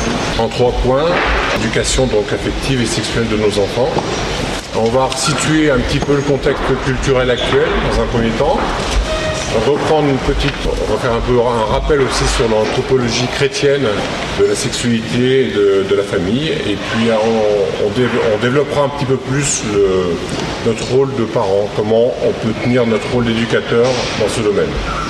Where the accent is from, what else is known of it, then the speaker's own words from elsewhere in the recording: Grenoble, Auvergne-Rhône-Alpes, France; nous sommes de Grenoble.